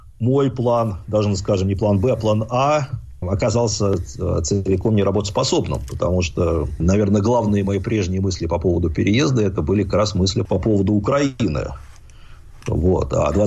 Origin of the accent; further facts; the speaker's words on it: Khimki, Moscow Oblast, Russia; я родился не просто в Химках, это ладно бы. Ну, я родился в Старых Химках.